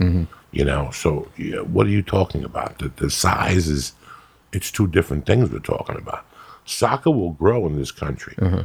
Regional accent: North Bergen, New Jersey, United States; It was the Eagles and the Patriots in North Bergen, in my hometown.

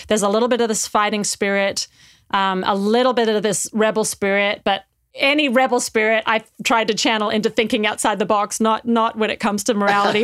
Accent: Australia; I don't know if it's being Australian.

